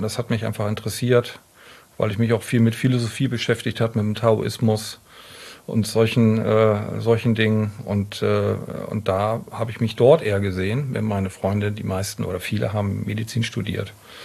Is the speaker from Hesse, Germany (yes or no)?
no; Bremerhaven, Bremen, Germany; ich komme ja aus Bremerhaven, also ein echter Fischkopf. Und habe dort in Bremerhaven mein Abitur gemacht